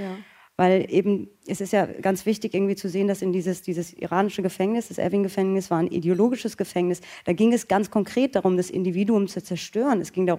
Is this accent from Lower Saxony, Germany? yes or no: no; Frankfurt, Hesse, Germany; ich bin in Frankfurt groß geworden